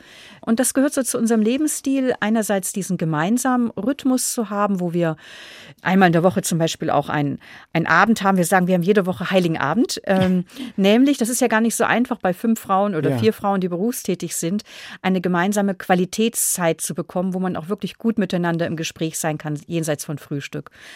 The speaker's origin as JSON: {"language": "German", "region": "North Germany", "country": "Germany", "said": "so würde ich als Norddeutsche sagen."}